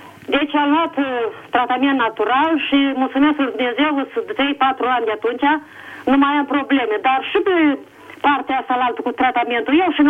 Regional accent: Bacău, Bacău County, Romania; Eram din Bacău trimisă la Iași pentru o operație la gât.

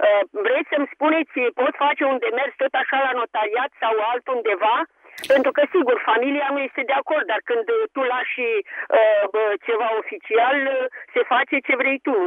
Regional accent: Bucharest, Romania; sunt din București.

